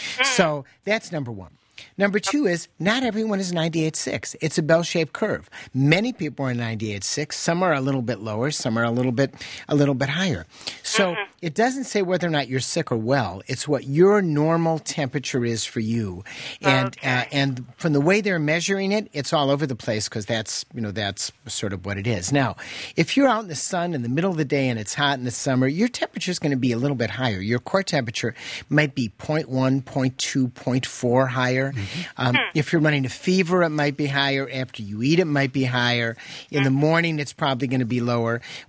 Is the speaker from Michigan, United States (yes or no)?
no; Chicago, Illinois, United States; first language English; It's my first language, but the real problem is I'm from Chicago. I mean, I was born and bred in Chicago. And, you know, we talk differently in the Windy City.